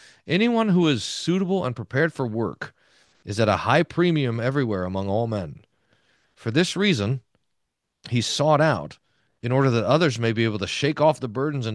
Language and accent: English; Texas, United States; But we say, look, I'm a Texan.